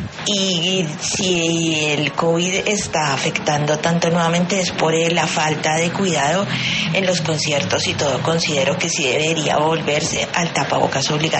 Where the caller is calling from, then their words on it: Bogotá, Colombia; de Bogotá.